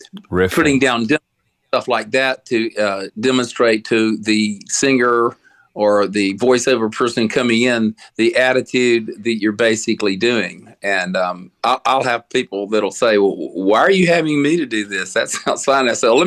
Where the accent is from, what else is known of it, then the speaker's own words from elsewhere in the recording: the South, United States; accent: Southern; Incidentally, can you understand my Southern accent okay?